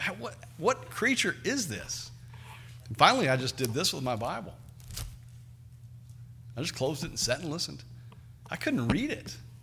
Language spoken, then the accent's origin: English; Nevada, Texas, United States; I'm from Nevada, Texas.